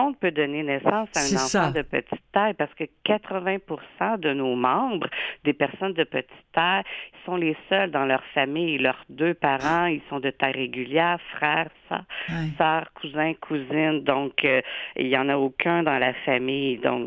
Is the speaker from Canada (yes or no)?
yes; Quebec, Canada; parce que nous, on est Québécois.